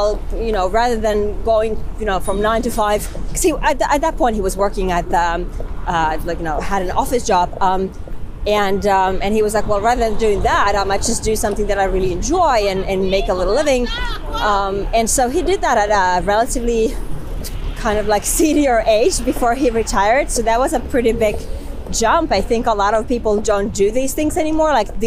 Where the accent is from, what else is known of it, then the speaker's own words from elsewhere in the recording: Finland; moved away as an adult; also born or lived in St. Petersburg, Russia; So yeah, I was born in St. Petersburg. I lived there until I was six, and then moved to Finland, and you know, grew up in Finland, went to school there, went to do my university studies, did my master's in Finland